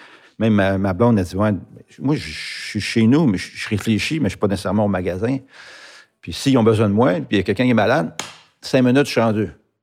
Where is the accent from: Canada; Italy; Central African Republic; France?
Canada; Sainte-Anne-des-Plaines, Quebec; Moi, je viens de Saint-Anne-des-Plaines, la couleur de la ville.